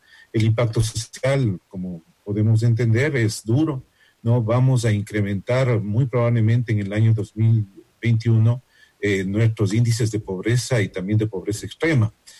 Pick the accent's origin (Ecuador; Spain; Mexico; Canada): Ecuador; Tenemos que juntarnos como ecuatorianos.